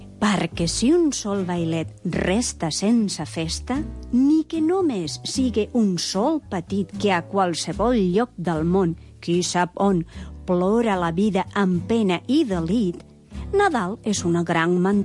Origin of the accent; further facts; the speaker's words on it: Caracas, Capital District, Venezuela; now in Spain; soc de Venezuela, de Caracas. Però he viscut aquí des de fa 12 anys